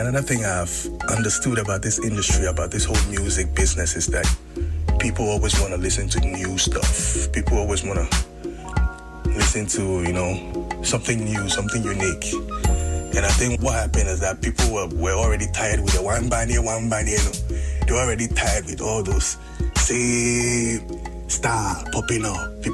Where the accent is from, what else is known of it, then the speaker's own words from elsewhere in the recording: Liberia; born there; also born or lived in Ghana; I'm actually half Liberian. I was actually born in Liberia, and I'm half Ghanaian.